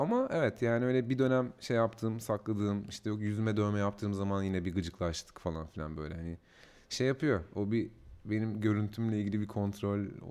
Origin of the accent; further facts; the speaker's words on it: Istanbul, Turkey; İstanbul.